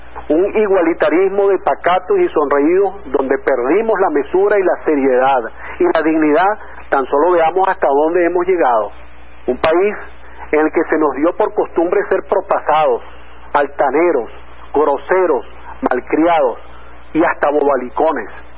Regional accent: Venezuela; Ahí van a emerger los valientes y las individualidades y el colectivo de nosotros como venezolanos.

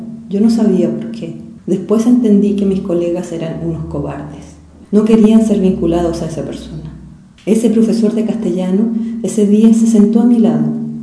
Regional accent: Chile; como pueblo chileno podíamos hacernos cargo de nuestra historia, que podíamos hacer un país más justo

